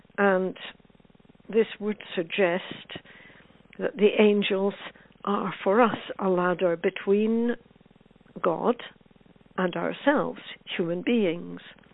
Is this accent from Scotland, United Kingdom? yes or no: yes; Scotland, United Kingdom; the Bible I grew up with in the Presbyterian Church of Scotland